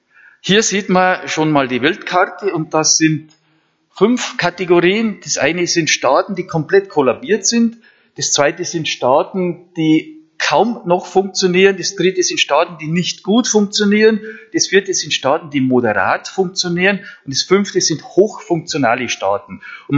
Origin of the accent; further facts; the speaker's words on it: Germany; dadurch hat sich das Bild auf Deutschland, auf meine Heimat, komplett verändert.